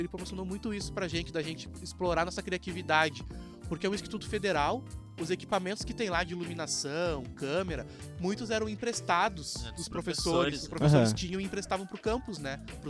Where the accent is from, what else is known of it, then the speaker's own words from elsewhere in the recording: Alvorada, Rio Grande do Sul, Brazil; Eu sou de Alvorada.